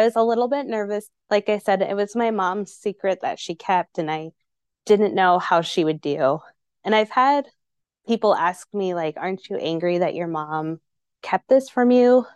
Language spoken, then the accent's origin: English; Paso Robles, California, United States; We're from Paso Robles. I don't know if you know where that is, but that's where we're from.